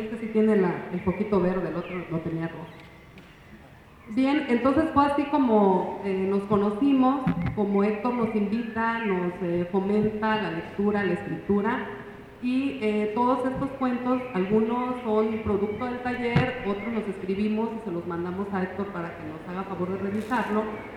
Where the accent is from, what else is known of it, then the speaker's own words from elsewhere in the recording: Villaflores, Chiapas, Mexico; no soy chiapaneca, soy de Villaflores, de la mera región freiloscana también.